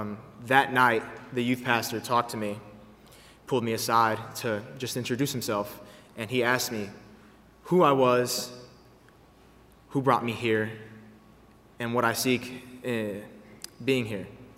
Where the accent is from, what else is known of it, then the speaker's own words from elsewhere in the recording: Louisville, Kentucky, United States; Growing up in Louisville, I made a lot of friends of many different ethnic, racial, and spiritual backgrounds.